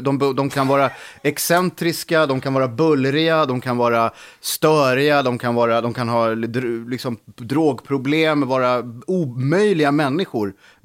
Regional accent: Sweden; born or raised there

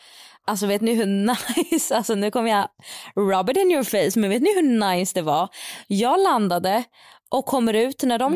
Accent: Sweden; now in Rome, Italy; Men det är ju för att vi är uppvuxna i Sverige liksom.

